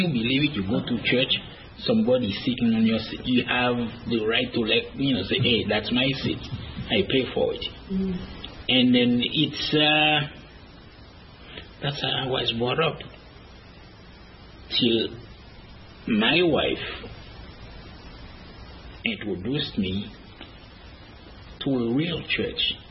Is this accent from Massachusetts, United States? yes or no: yes; Framingham, Massachusetts, United States; also born or lived in Assis, Haiti; I usually tell people I'm from Framingham, Massachusetts.